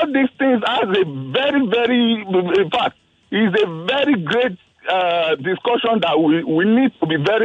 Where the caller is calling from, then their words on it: Ifako, Lagos, Nigeria; I'm calling from Ifako.